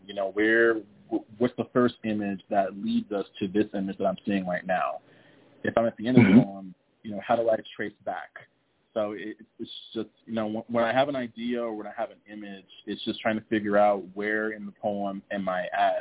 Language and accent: English; San Antonio, Texas, United States; I'm from San Antonio, born and raised